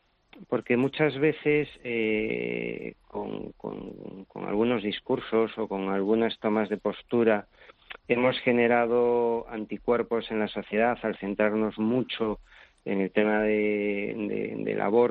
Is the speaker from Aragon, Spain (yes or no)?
no; Galicia, Spain; Pero yo soy gallego, ¿no?